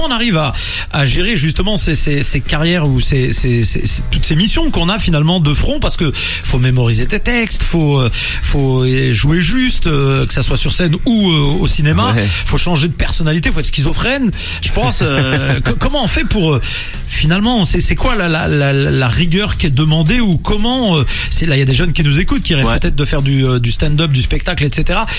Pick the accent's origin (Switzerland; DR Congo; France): France; Nantes, Pays de la Loire; Moi, j'étais de Bellevue